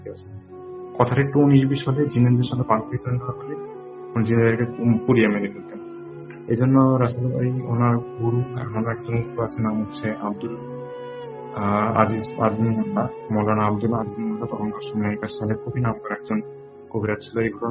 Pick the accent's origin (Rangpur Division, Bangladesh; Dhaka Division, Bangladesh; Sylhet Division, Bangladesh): Rangpur Division, Bangladesh; Gaibandha; now in Rajshahi, Bangladesh; বলছি, বর্তমানে এখন রাজশাহীতে থাকি।